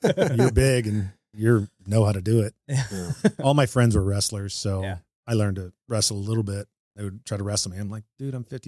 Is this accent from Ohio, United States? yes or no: no; Arizona, United States; So I grew up in Arizona, my high school time, and we'd go to the desert and they would clear out a spot.